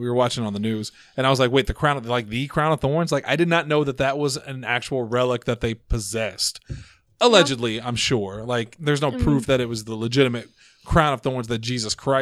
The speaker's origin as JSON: {"language": "English", "country": "United States", "said": "I really didn't because I'm American. I don't care, you know, what do I care about France?"}